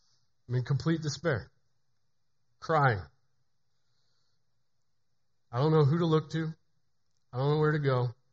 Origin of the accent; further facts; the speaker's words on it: Midwest, United States; I had the blessing of growing up in the Midwest, which means I got to taste every bit of God's bounty on earth.